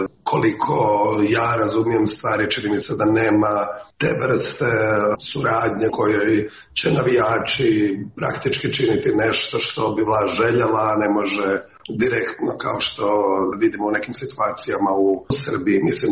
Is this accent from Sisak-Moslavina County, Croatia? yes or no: yes; Petrinja, Sisak-Moslavina County, Croatia; ja sam iz Petrinje